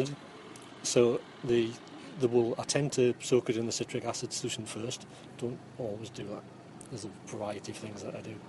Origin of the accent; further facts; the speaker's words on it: Newcastle, North East England, United Kingdom; from Newcastle.